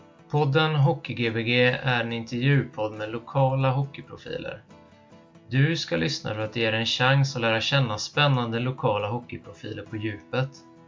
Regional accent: Munkedal, Västra Götaland County, Sweden; Jag är uppväxt i Munkerål

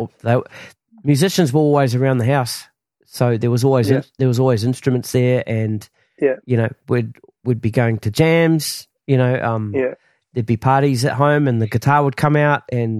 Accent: New Zealand; growing up in New Zealand

